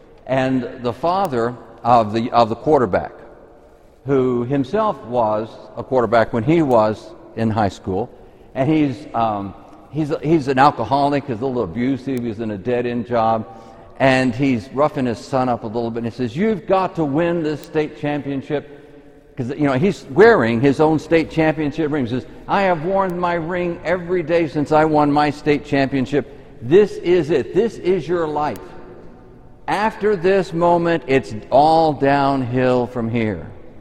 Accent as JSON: {"language": "English", "region": "Texas", "country": "United States", "tie": "born or raised there", "said": "Because, you know, it's particularly in East Texas where I grew up, there were lots of oil men"}